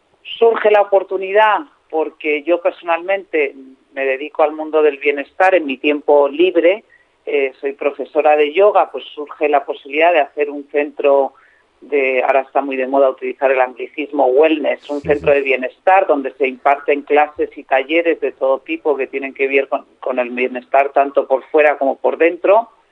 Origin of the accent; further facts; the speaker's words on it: Community of Madrid, Spain; a raíz de muchos años como madrileña de pasar fines de semana y temporadas de vacacionales en la zona segoviana de Pelayos del Arroyo